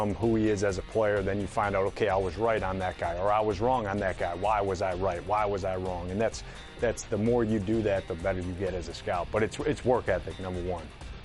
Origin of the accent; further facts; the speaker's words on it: Buffalo, New York, United States; Yeah, no, I grew up in New York, Buffalo, New York.